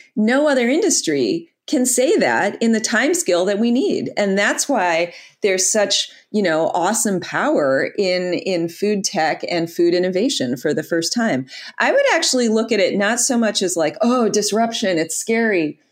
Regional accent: Detroit, Michigan, United States; I'm from Detroit, born and raised there, and I worked for half of my career in the auto industry.

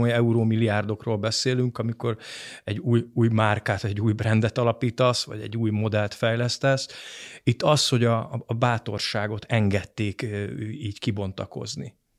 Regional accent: Hungary; Még talán ez az adaptív, rugalmas magyar néplélek, amiben mi szocializálódtunk, föl tud dolgozni

